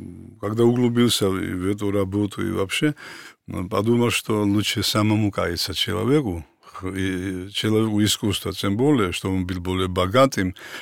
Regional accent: Georgia; Russian is a second language; так грузины просто народ такой, да, талантливый

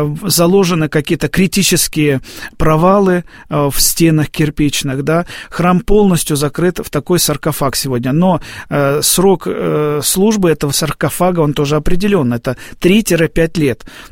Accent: Far East, Russia; born there; Мои корни уходят вглубь Руси, можно так сказать. Да, мама из Сибири была родом. Там отец был в Тульской области, сам я родился на Дальнем Востоке.

